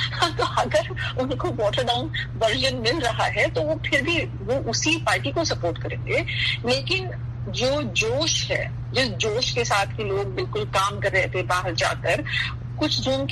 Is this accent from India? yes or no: yes; India; میں تو انڈیا میں بڑی ہوئی ہوں تو میں وہاں کے بارے میں بات کر سکتی ہوں